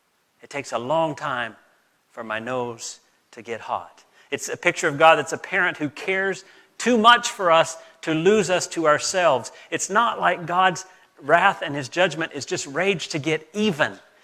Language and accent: English; North Carolina, United States; in the words of my friends where I grew up in North Carolina, that dog don't hunt.